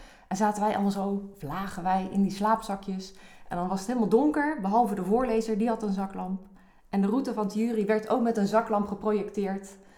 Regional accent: Werkhoven, Utrecht, Netherlands; Ik kom uit Werkhoven en in Werkhoven heb je Jong Nederland.

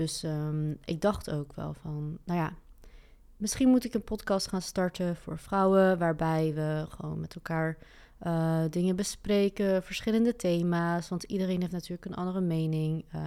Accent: Westervoort, Gelderland, Netherlands; Ik ben opgegroeid in Westvoort. Dat is een dorpje vlakbij Arnhem in Gelderland.

